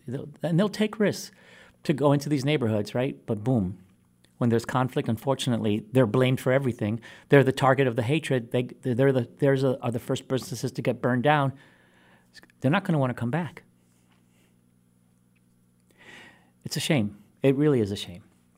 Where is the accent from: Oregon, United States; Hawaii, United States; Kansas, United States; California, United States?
Hawaii, United States; also born or lived in Puerto Rico; I came here from Hawaii, and many times I identify as someone from Hawaii rather than someone from Puerto Rico. I lived in Hawaii longer than I lived in Puerto Rico.